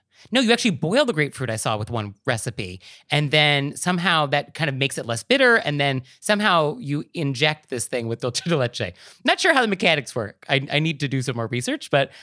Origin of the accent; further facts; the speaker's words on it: West Coast, United States; now in New York City, United States; I grew up on the West Coast. I moved to New York City. We don't have Walmarts in either of these places.